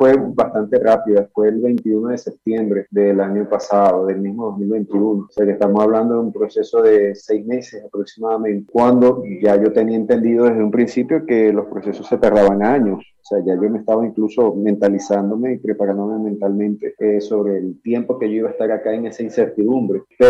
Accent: Venezuela; now in Riohacha, Colombia; yo salí fue por mis propios medios, como cualquier venezolano que sale de Venezuela. Llegué acá a Riohacha

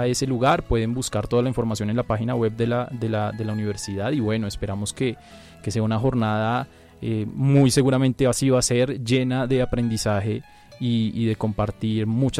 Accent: Colombia; Todos al fin y al cabo somos colombianos

